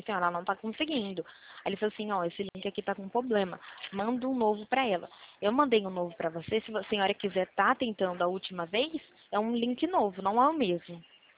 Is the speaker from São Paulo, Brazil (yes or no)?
yes; São Paulo, Brazil; Eu sou de interior de São Paulo.